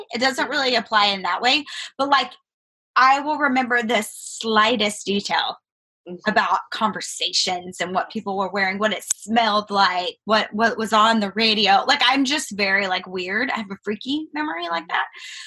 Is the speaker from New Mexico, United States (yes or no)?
yes; New Mexico, United States; now in Waco, United States; Well, I grew up in New Mexico and I moved to Texas, and it was a very big culture shock to me.